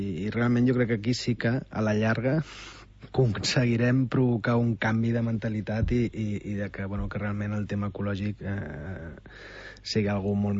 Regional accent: Tarragona, Catalonia, Spain; jo haig de confessar que sóc de Tarragona

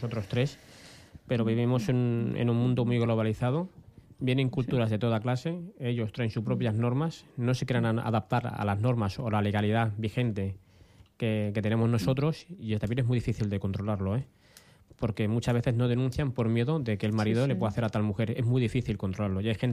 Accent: Catalonia, Spain; estoy tan orgulloso como ser tan catalán, como tan español, que yo siempre lo digo, ¿no? Lo digo con normalidad, mi país es Cataluña y mi patria y mi nación es España

